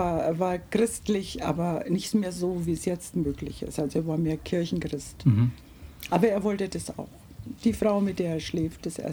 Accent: Würzburg, Bavaria, Germany; Und ich bin geboren in Würzburg.

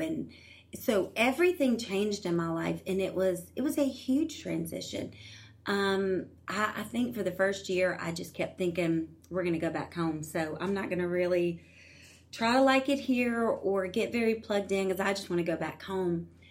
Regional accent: Louisiana, United States; So that was like a thing, I guess, because we're from Louisiana.

